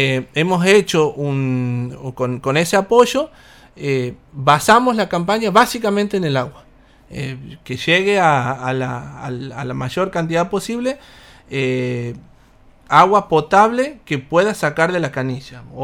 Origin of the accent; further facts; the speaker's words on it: Pampa de los Guanacos, Santiago del Estero, Argentina; yo soy de Pampa de los Guanacos, me crié ahí, estudié afuera y volví, hoy tengo mi negocio y todo ahí.